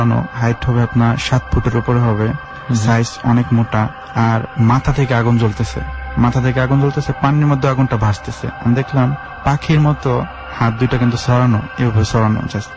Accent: Gazipur, Dhaka Division, Bangladesh; আমি গাজীপুর মাওনা চৌরাস্তা থেকে এসেছি, আমি মাওনা চৌরাস্তা creative school and college inter first year.

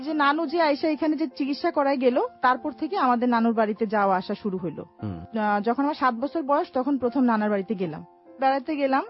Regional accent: Dhaka, Dhaka Division, Bangladesh; আমার জন্ম 1979-5 জুন ঢাকা মালিবাগে।

